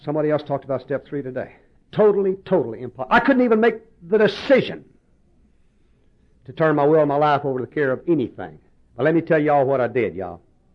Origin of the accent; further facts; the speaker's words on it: Texas, United States; I come from the Bible Belt down there in East Texas and Arkansas